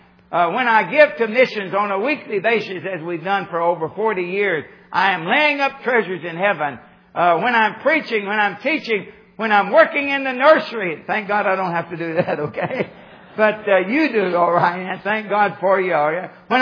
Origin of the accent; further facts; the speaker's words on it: Kentucky, United States; I'm from Kentucky. I was born and raised in Kentucky. And pastored there for about 8 years.